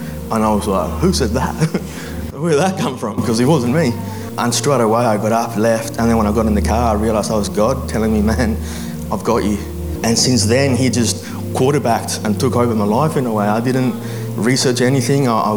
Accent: Chile; English is a second language; now in Australia; So I come originally from Chile, South America, and when I first came to Australia I knew like no English.

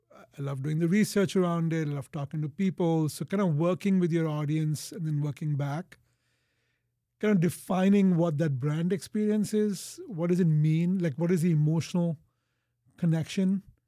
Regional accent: India; growing up in India, you know, even in the 70s or 80s, your choices of entertainment were pretty limited.

